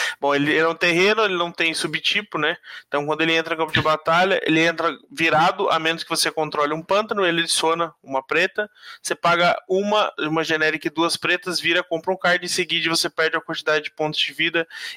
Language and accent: Portuguese; Brazil; Porque somos brasileiros e não desistimos nunca, sempre BR.